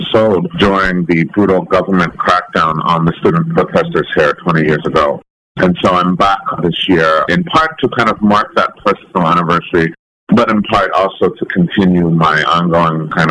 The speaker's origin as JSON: {"language": "English", "country": "United States", "tie": "born there", "said": "As I said, I was born in the United States, but everyone before me had been born in this one very small village."}